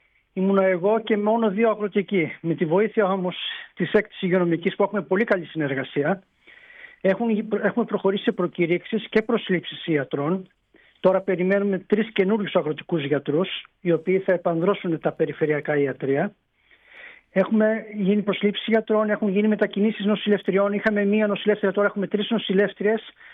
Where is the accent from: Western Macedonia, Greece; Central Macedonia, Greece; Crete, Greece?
Central Macedonia, Greece; Serres; Εγώ έχω καταγωγή από Σέρες, είμαι από αρκετά μακριά.